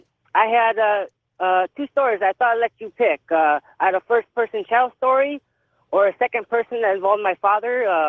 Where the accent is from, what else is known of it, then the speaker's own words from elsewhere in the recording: Kauai, Hawaii, United States; I'm from Kauai, Hawaii. I'm in a little flash flood warning here.